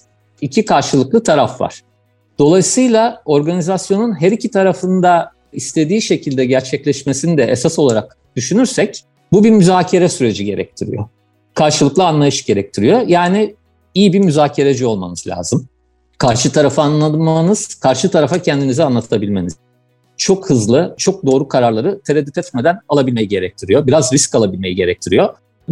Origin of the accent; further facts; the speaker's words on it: Ankara, Turkey; Ben Ankaralıyım. 71 yılında Ankara'da doğdum. Aslında kariyerin ilk adımlarına da Ankara'da öğrencilik yıllarında başladım.